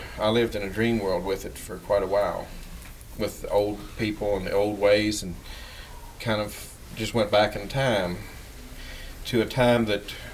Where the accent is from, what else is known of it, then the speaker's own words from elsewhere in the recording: West Virginia, United States; I grew up in Pocahontas County, about 60 miles south of here.